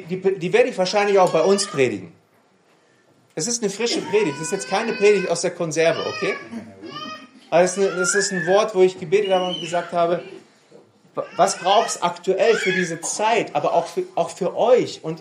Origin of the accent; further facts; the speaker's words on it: Hanover, Lower Saxony, Germany; now in Stuttgart, Germany; Wisst ihr, ich bin von Norddeutschland in den Süden gezogen. Ich komme aus Hannover mit meiner Frau und wir sind vor 10 Jahren ins Schwabenländle gezogen, in der Nähe von Stuttgart.